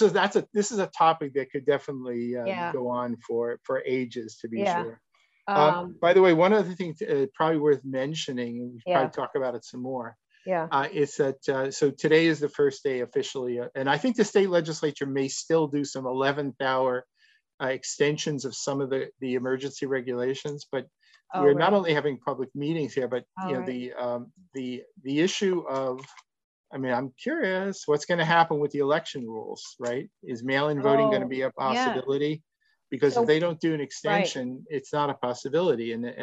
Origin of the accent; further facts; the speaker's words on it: New York City, New York, United States; I grew up in New York City